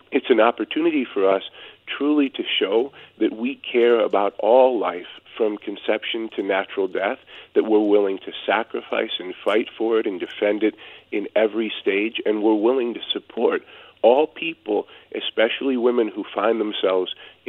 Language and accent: English; North Dakota, United States; unborn children in the state of North Dakota, here in my home state, will have the full protection of law.